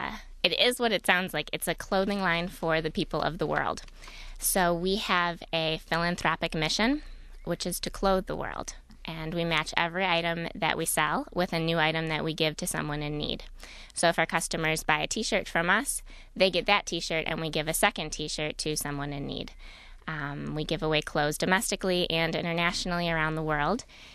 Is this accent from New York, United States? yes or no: no; Farmington Hills, Michigan, United States; Well, I grew up in Farmington Hills, a suburb of Detroit, and had a great family.